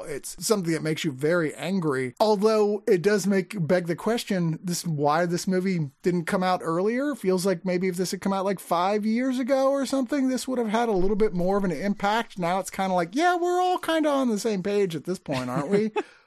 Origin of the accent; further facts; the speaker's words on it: United States; I mean, I'm an American, so.